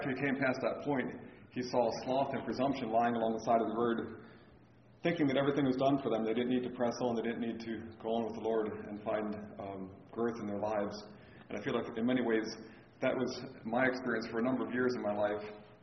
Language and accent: English; Pennsylvania, United States; but I grew up in Lancaster County. I lived in Lancaster County and Lebanon County all of my life, so I never got too far from home